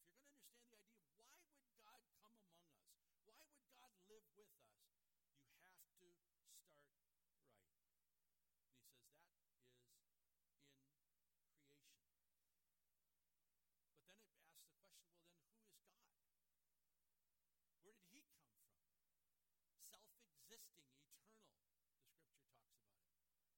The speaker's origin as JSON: {"language": "English", "town": "Randolph", "region": "Wisconsin", "country": "United States", "said": "So I always tell people, well, I'm from Wisconsin."}